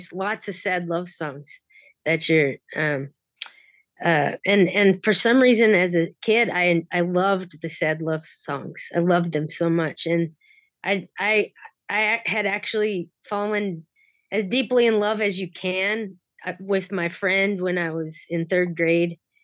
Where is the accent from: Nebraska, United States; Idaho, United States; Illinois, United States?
Nebraska, United States; North Platte; North Platte, Nebraska.